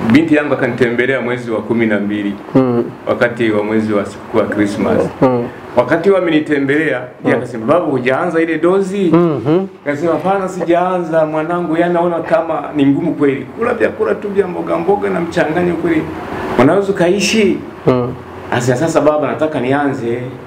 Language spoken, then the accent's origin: Swahili; Msambara, Kigoma, Tanzania; Natokea wilaya Kasuru. Mkoani Kigoma. Katika kijiji kimoja kinaitwa Msambara.